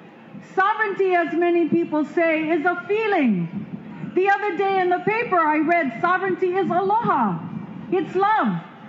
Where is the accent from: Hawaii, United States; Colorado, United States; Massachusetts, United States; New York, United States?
Hawaii, United States; We are not 50% Hawaiian. We are Hawaiian, period.